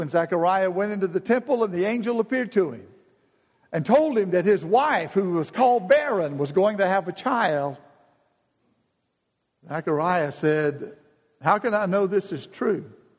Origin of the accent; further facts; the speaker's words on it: Decatur, United States; I remember growing up in Decatur that my mother on Christmas Day, or when she was decorating for Christmas, early on when we lived in the house I was brought up